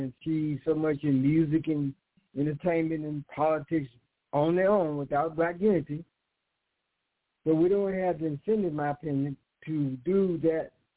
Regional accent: Mound Bayou, Mississippi, United States; Again, I grew up in Mount Bayou umbrella area.

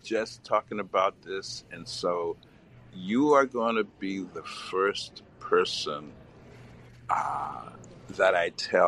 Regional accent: Glenarden, Maryland, United States; I said, listen, I'm from Glen Arden, Ardmore in Maryland, Prince George's County.

